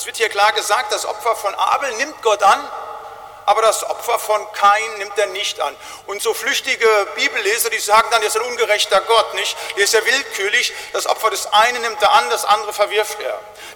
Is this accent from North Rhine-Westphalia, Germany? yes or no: yes; North Rhine-Westphalia, Germany; Da, wo ich herkomme, im Siegerland, das ist ein sehr frommer Beritt